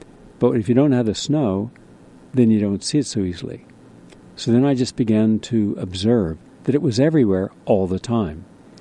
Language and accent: English; West Virginia, United States; Now, where I grew up in West Virginia, we had a lot of coal mines.